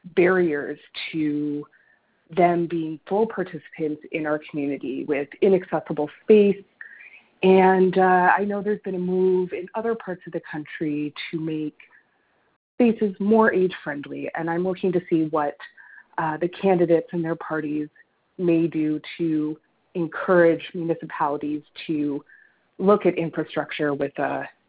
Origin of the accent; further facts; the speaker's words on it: Fredericton, New Brunswick, Canada; I'm from Fredericton.